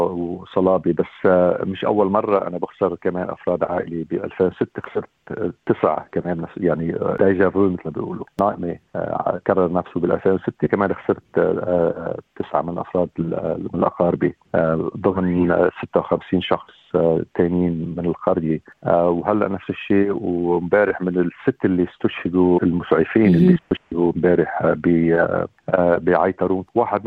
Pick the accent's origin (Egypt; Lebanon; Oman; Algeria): Lebanon; Aitaroun, Nabatieh Governorate; طبعا هذه ضيعتي وللأبد هي مسقط رأسي والمكان اللي أنا ربيت فيه، أنا ربيت هناك لسن 21 أو 22 سنة، وعانيت طبعا من الاحتلال الإسرائيلي للقرية لجنوب لبنان بثمانينيات القرن الماضي. عيترون هي قرية محاربة مباشرة للشريط الفاصل